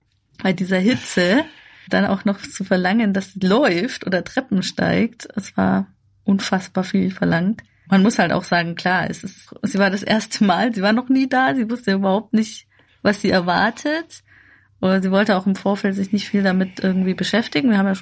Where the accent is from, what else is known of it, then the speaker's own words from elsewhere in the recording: Germany; weil er anscheinend gemerkt hat, wir sind halt Deutsche.